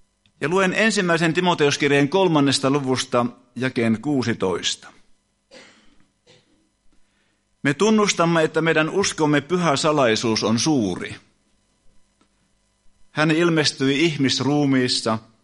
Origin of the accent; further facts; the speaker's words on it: Kalajoki, North Ostrobothnia, Finland; Olen lähtöisin Kalajoelta, Kalajoen Rautiosta, jossa meillä on vapaa-ajan asunto edelleenkin, ja sieltä tosiaan tulin tänne. Minun vanhempani olivat luterilaisia kristittyjä, äidin puolelta heränneitä ja isän puolelta lestadiolaisia.